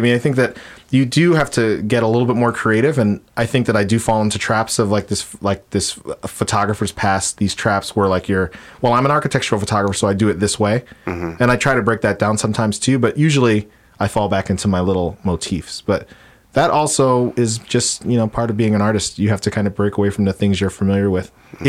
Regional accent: Queens, New York, United States; I'm from Queens, and Linden Boulevard stretches from Brooklyn to Queens. And so I knew it from my childhood

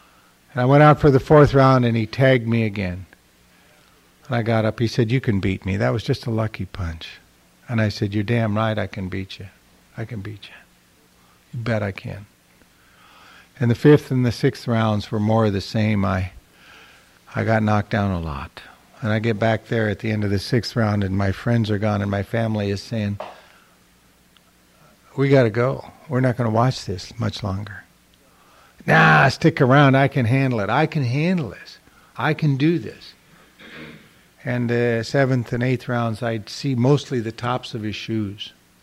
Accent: Los Angeles, California, United States; did I mention I come from Los Angeles and that shit bothers me?

